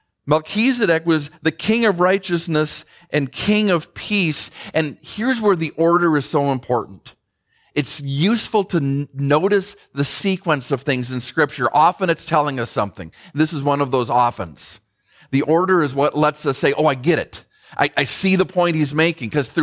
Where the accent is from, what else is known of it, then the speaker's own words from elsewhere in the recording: Minnesota, United States; Growing up, one of my heroes was Hubert Humphrey, former senator, former vice president for my home state of Minnesota.